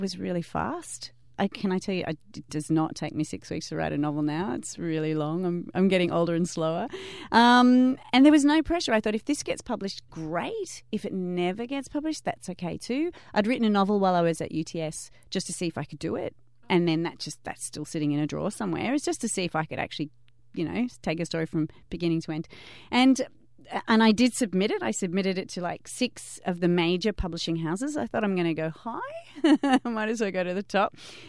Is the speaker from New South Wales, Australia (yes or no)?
yes; Sydney, New South Wales, Australia; I was born in Western Sydney. I grew up in a regular house, regular backyard, you know, nothing special.